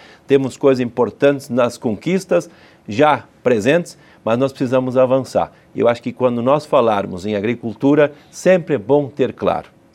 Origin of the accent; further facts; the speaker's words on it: Rio Grande do Sul, Brazil; Eu, por exemplo, que sou gaúcho